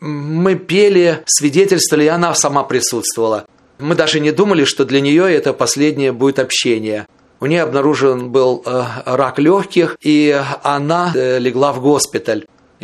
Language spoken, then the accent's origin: Russian; Tashkent, Uzbekistan; Я вообще сам из Ташкента